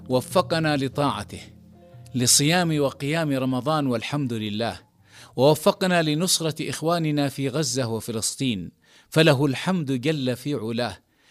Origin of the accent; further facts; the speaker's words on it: Yemen; وخاصة عندنا في اليمن